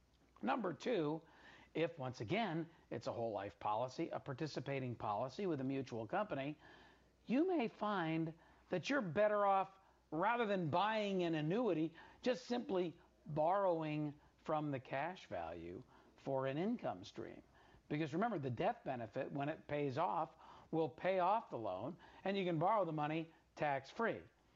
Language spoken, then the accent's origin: English; Philadelphia, Pennsylvania, United States; in Philadelphia, PA, my hometown.